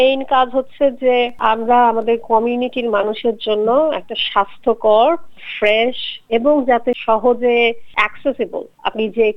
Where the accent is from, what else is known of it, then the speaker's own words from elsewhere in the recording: Bangladesh; moved away; আমি বাংলাদেশ থেকে এসেছি